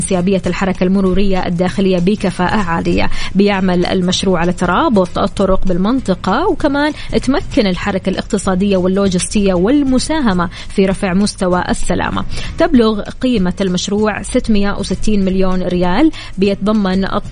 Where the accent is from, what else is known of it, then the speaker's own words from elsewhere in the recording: Kuwait; أهديها لديرتي الكويت